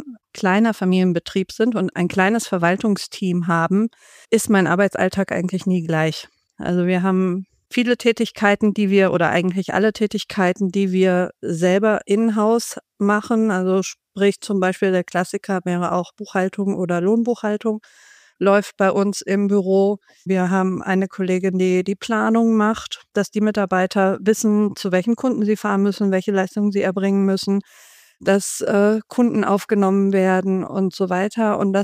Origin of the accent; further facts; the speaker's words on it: Darmstadt, Hesse, Germany; also born or lived in Northern Germany; ich bin in Norddeutschland geboren und die ersten 4 Jahre meines Lebens auch dort aufgewachsen, aber dann sind wir nach Darmstadt gezogen. Aber unsere Großeltern waren immer im Norden.